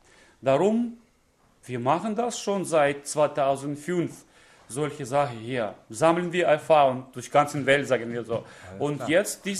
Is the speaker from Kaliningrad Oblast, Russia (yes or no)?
no; Omsk, Omsk Oblast, Russia; German is a second language; Ich komme aus Omsk, das ist Sibirien. In Russland und ich bin 38 Jahre alt